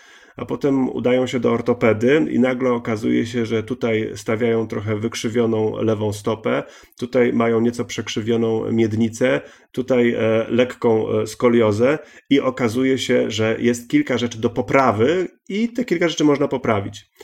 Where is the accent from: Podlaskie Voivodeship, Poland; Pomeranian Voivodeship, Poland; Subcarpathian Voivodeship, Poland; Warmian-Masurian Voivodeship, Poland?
Pomeranian Voivodeship, Poland; Gdynia